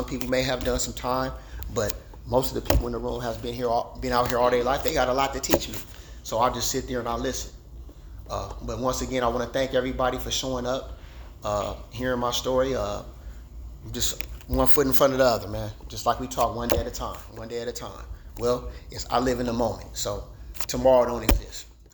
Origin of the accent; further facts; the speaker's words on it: Los Angeles, California, United States; I grew up in South Central LA on the South Side. And so that's all I knew.